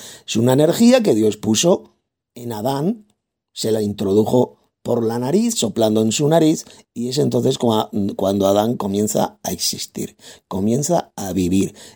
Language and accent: Spanish; Madrid, Community of Madrid, Spain; Pero yo no soy de Galicia, yo soy de Castilla. Yo soy de Madrid, soy español de pura cepa.